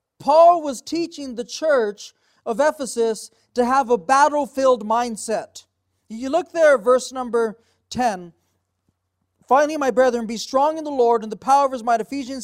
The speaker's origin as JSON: {"language": "English", "town": "Albuquerque", "region": "New Mexico", "country": "United States", "tie": "born or raised there", "said": "I grew up in the South Valley. I grew up right down on Bonaguidi."}